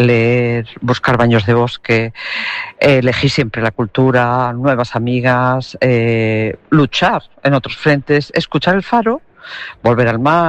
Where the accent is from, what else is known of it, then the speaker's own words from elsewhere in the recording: Cantabria, Spain; now in Seville, Spain; Soy cántabra en Sevilla.